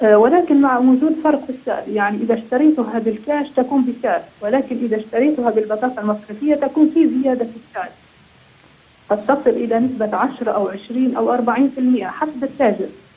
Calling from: Libya; عندنا في ليبيا نعاني من نقص السيولة النفطية

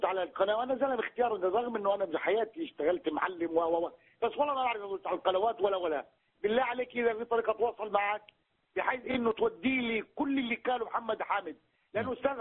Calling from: Palestine; هاي ثالث مرة بنتصل أنا وياك من فلسطين

